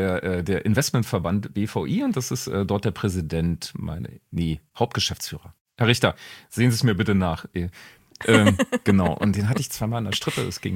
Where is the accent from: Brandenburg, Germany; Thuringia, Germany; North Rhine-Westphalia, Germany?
Brandenburg, Germany; ich komme ja eigentlich aus Brandenburg.